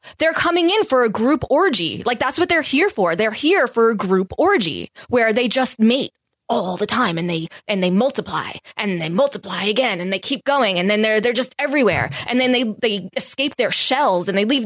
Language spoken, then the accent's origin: English; Long Island, New York, United States; Some people say cicadas. I'm from Long Island. We say cicadas.